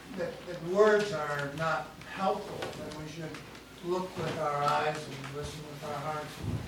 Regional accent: United States; I think we as an American people don't want to face the fact that we are brainwashed.

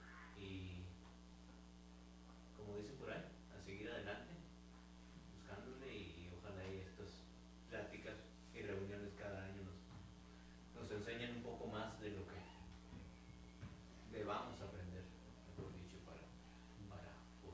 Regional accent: Mexico; moved away; Soy originario de México. Avecindado por aquí hace ya casi 10 años

